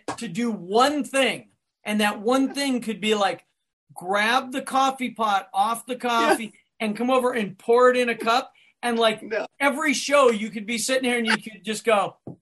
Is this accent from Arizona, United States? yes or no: yes; Scottsdale, Arizona, United States; And I remember my dad always had air conditioning because we grew up in Scottsdale